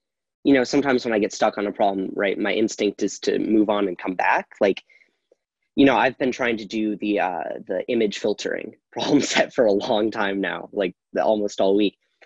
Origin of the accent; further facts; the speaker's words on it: Massachusetts, United States; I'm from Western Massachusetts, actually.